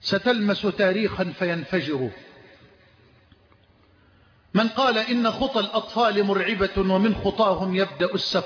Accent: Egypt; بلدنا مصر

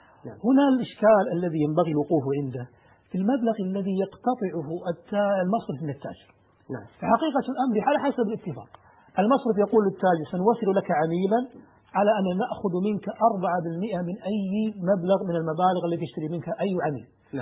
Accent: Kuwait; عندنا في الكويت

